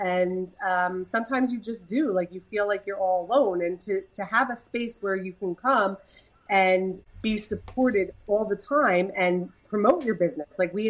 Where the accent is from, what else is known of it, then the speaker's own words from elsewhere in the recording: New Jersey, United States; now in Orlando, United States; I'm in California at the moment, but we are originally from New Jersey. We live in Orlando